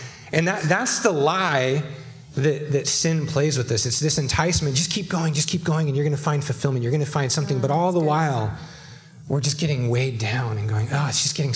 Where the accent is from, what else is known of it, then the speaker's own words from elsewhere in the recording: Oregon, United States; I grew up in Eastern Oregon, so I used to hunt a lot as a kid.